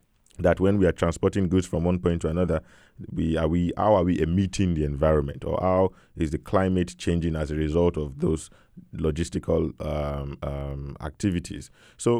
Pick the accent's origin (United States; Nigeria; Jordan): Nigeria; Ibadan, Oyo; now in United Kingdom; You know, I'm originally from Nigeria, from a city called Ibadan. I was born and raised in Ibadan. Ibadan is a huge city in West Africa, in Nigeria. Nigeria is a country in West Africa. And growing up in Ibadan, moving to the UK